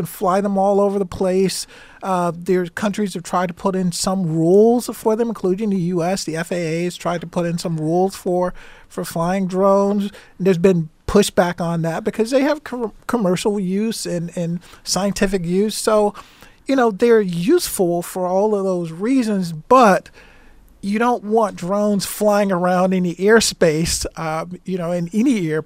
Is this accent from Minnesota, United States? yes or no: yes; Minnesota, United States; We have lots of lakes, of lakes. We'll call anything with water in it a lake. I can say that I'm from Minnesota.